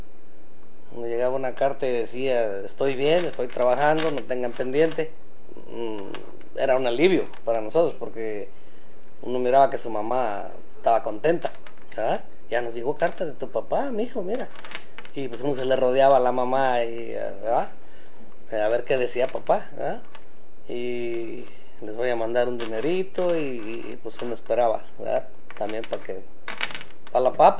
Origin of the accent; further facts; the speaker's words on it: La Hierbabuena, Michoacán, Mexico; Yo nací en La Hierbabuena, Michoacán, México.